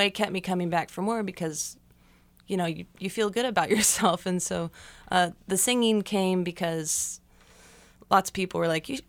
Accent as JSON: {"language": "English", "town": "Overland Park", "region": "Kansas", "country": "United States", "said": "Well, I'm from Overland Park and went to school at Shawnee Mission South."}